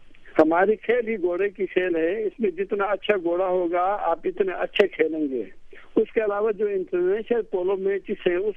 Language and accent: Urdu; Hunza, Gilgit-Baltistan, Pakistan; ہم تو ہمارا تعلق حنزہ سے، تو ہم بچپن میں اسکول آئے تھے، گلگت آئے تھے.